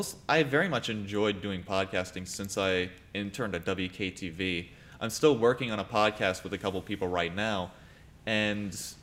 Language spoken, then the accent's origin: English; Saginaw, Michigan, United States; There's one that I'm researching into back in my hometown of Saginaw, which is where I also got the first job I had with people with disabilities.